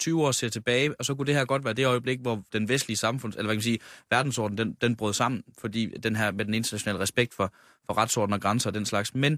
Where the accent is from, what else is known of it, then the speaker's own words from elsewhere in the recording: North Denmark Region, Denmark; Jeg er fra Nordjylland.